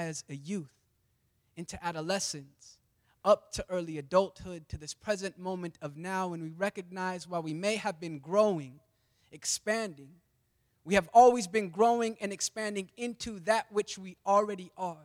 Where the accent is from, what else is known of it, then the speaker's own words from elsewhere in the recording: Salt Lake City, Utah, United States; I'm from Salt Lake City, Utah.